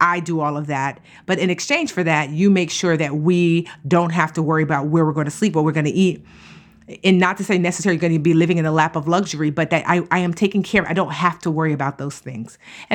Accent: Nigeria; because I'm Nigerian and I'm not going to lie that hypergamy is something that is practiced traditionally in my culture

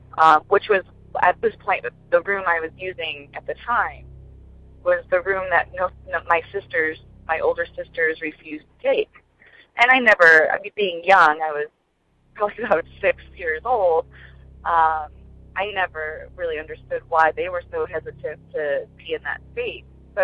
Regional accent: Connecticut, United States; So I'm from Connecticut, and growing up, my father actually had our home built. He had it built in 1984. So later that year, we moved in, and to this day, my family still is in this house.

